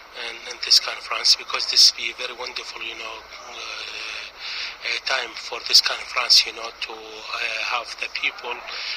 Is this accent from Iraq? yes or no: yes; Iraq; English is a second language; now in United States; now here in the Michigan too, you know, because we have different communities, the Arabic community, I'm from the Iraqi community too, and the Jewish community.